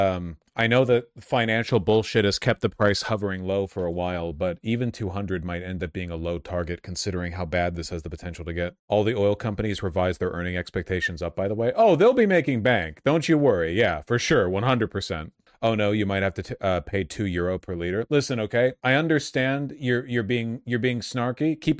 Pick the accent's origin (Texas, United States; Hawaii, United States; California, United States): California, United States; Well, $4, I'm Californian.